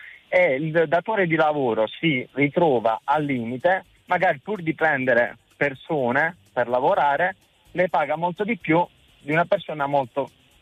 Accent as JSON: {"language": "Italian", "town": "Andria", "region": "Apulia", "country": "Italy", "moved": "as an adult", "lives_now": "Trentino, Italy", "said": "Allora io sono di Andria, però sono emigrato in Trentino per lavoro."}